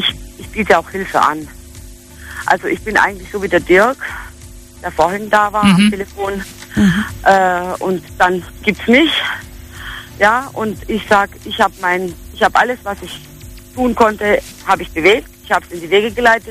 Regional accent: Spain; Da muss ich lachen als Spanierin, ja?

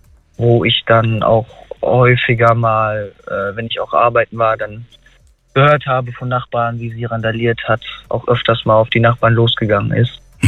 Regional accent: Wuppertal, North Rhine-Westphalia, Germany; Ich komme aus Wuppertal.

